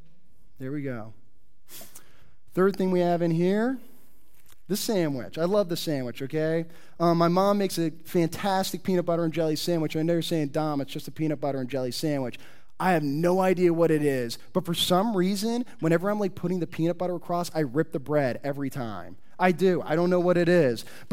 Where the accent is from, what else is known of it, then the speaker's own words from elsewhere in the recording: Indianapolis, Indiana, United States; So I'm a city kid. I grew up in Indianapolis, if you don't know.